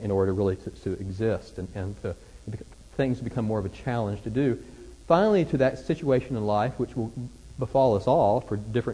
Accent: Arkansas, United States; I grew up in Arkansas, so I have to kind of check my English with everybody before I start talking about it.

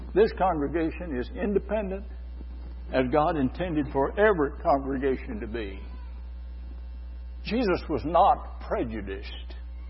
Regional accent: United States; I'm an American, but I'll just frankly admit that I've been in some places where I didn't much want to be linked to the Americans that were there.

